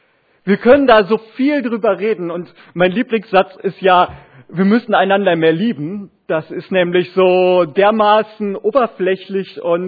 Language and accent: German; Bochum, North Rhine-Westphalia, Germany; der damals in Bochum, wo ich herkomme, zu uns gepredigt hat